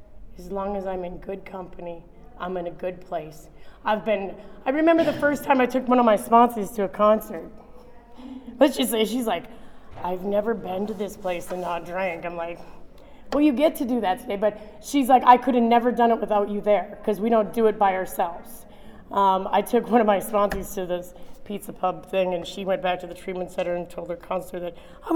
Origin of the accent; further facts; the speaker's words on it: Minnesota, United States; Yeah, I'm from Minnesota. Minnesota rules